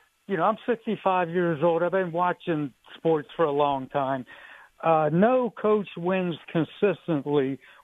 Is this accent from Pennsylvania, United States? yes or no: yes; Pennsylvania, United States; I grew up near Pittsburgh, and I remember Chuck Knoll's first year, they went 1-13